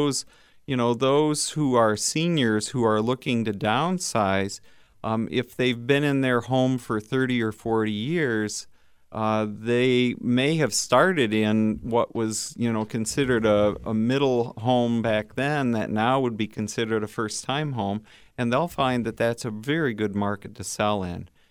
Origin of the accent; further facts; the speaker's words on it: Ann Arbor, Michigan, United States; Well, I grew up in Ann Arbor and went through the Ann Arbor Public Schools, the University of Michigan.